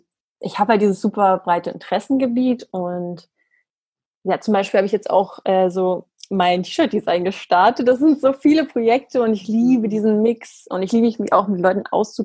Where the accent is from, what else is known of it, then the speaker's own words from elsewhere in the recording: Berlin, Germany; ich bin gebürtige Berlinerin